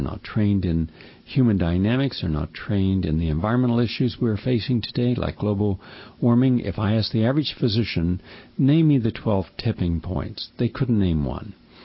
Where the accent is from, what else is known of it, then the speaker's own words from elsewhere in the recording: West Virginia, United States; Well, where I grew up in West Virginia